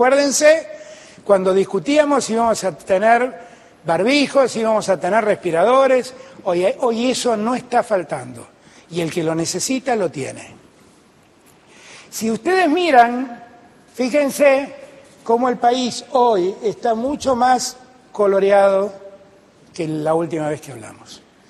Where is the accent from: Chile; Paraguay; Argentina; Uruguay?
Argentina; Buenos Aires; Yo soy un porteño.